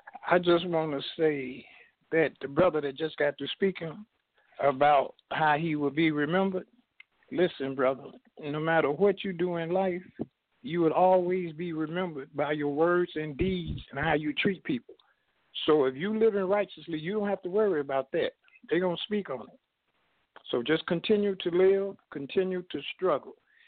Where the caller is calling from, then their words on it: Chicago, Illinois, United States; I'm calling from Chicago.